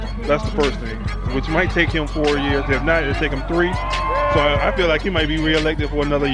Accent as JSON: {"language": "English", "region": "Michigan", "country": "United States", "said": "I'm from Michigan."}